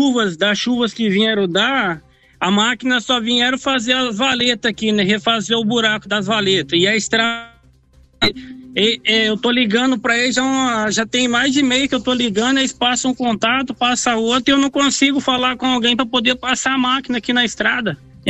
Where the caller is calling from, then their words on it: Acre, Brazil; que mora do lado do aeroporto, aqui em Acre.